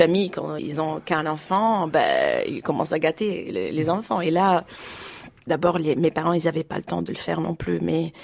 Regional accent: Rome, Lazio, Italy; Je suis née à Rome, je suis grandie à Rome, mais voilà, je me sens entre le nord et le sud.

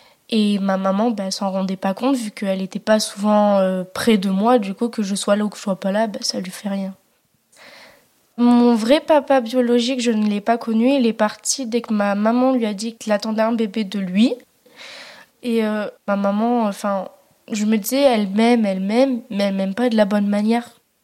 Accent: Aurillac, Auvergne-Rhône-Alpes, France; born there; also born or lived in Mauriac; j'ai 14 ans. Je suis née à Aurillac, dans le Cantal.

